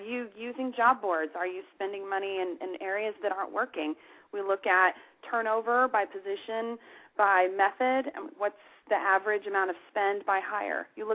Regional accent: Kansas, United States; I am from Kansas, but I was the HR director for Office Max for it's kind of a regional area.

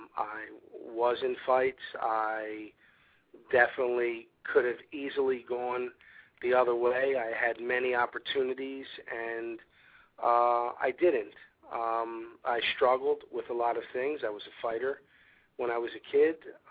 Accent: Philadelphia, Pennsylvania, United States; Joey, on the other hand, is kind of a combination of me and other people that I knew growing up in South Philly. You know, it was a very rough neighborhood where I grew up, very, very rough.

